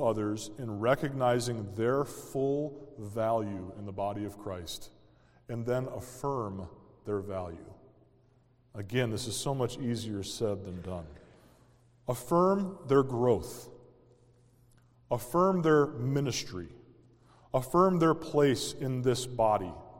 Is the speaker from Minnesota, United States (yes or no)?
yes; New Ulm, Minnesota, United States; One song we grew up singing in New Ulm was called